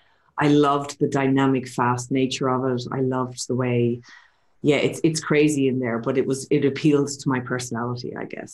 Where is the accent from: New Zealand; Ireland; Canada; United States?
Ireland; Leinster; now in Sydney, Australia; I'm Irish. So I'm from just outside Dublin in Ireland. And I moved to Sydney, Australia when I was about, it's like 17 years ago now. Let's not talk about how old I am. So I've lived here in this beautiful country for about 17 years